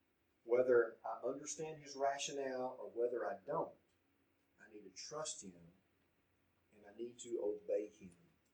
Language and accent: English; Texas, United States; Okay, I'm from East Texas, y'all. All y'all.